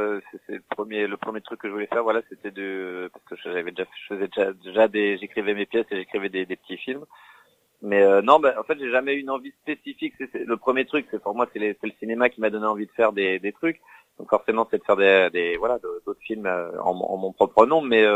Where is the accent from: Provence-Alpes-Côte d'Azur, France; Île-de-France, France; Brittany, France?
Île-de-France, France; Je suis de banlieue. Je suis né à Vincennes, mais j'ai grandi à Tremblay, Villepinte, Livry-Gargan, Aulnay-sous-Bois, pour les gens qui connaissent le 93.